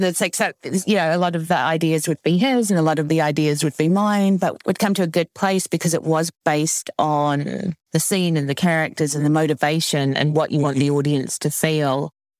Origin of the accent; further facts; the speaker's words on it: New Zealand; I grew up in New Zealand, in my defense.